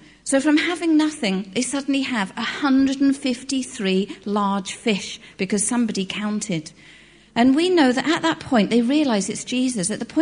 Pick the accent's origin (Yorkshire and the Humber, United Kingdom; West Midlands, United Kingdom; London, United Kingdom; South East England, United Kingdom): South East England, United Kingdom; Selsey; And from about the age of 12, I grew up in Selsey, and we lived just a stone's throw from the beach.